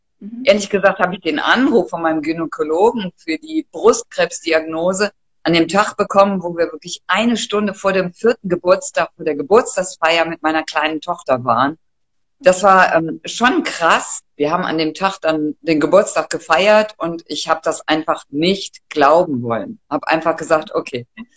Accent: Cologne, North Rhine-Westphalia, Germany; born there; moved away as an adult; now in Aachen, Germany; ich bin 59 Jahre alt und ich lebe seit meinem Biologiestudium in Aachen. Ich bin in Köln geboren und bin dann zum Studium nach Aachen gegangen, habe dort Biologie studiert und lebe immer noch mit meiner Familie und meinem Hund in Aachen.

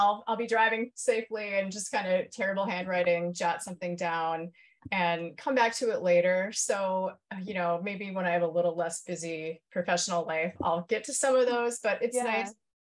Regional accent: Huron, United States; So growing up in Huron, we had my parents, I remember them reading to us at night.

